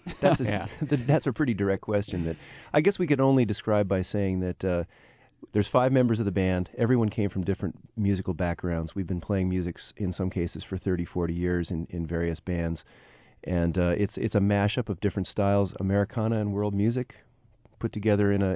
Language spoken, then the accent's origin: English; Pennsylvania, United States; now in Nevada City, United States; Well, and Gary Campus and I met 30 years ago when I came from Pennsylvania. We met on the music scene in Nevada City, California